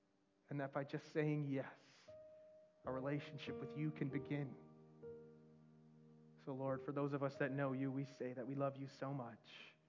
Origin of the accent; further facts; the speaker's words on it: Midwest, United States; and of course I'm from the Midwest, so what do? You go, step outside.